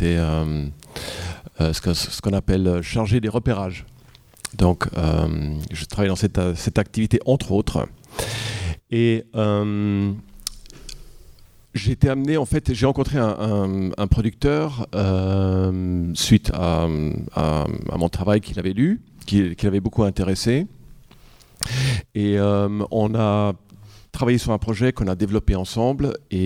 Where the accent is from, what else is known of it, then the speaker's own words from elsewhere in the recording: Geneva, Switzerland; moved away; also born or lived in Los Angeles; Alors je suis de Genève. Et je suis parti aux États-Unis